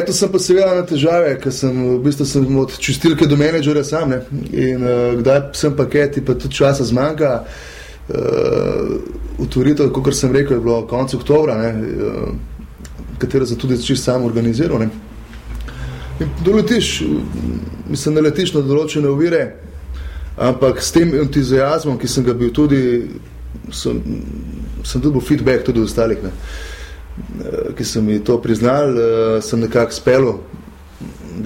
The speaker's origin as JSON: {"language": "Slovenian", "town": "Ljubljana", "region": "Central Slovenia", "country": "Slovenia", "said": "Sem šel kot Ljubljančan v vse regije Slovenije"}